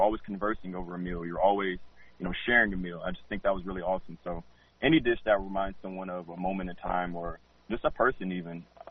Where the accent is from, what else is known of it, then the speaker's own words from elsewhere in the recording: Murfreesboro, Tennessee, United States; And I come from Murfreesboro, Tennessee, which is a huge football county or a huge football city.